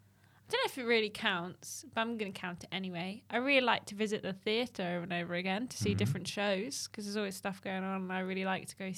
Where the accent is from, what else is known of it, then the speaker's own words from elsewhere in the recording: Kansas, United States; Technically a question. I'm from Kansas.